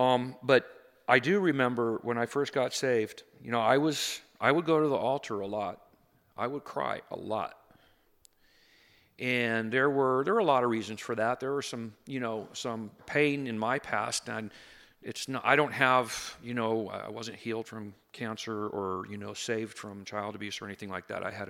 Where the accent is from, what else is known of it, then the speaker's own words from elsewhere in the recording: Chula Vista, California, United States; I grew up down in the South Bay, down in Chula Vista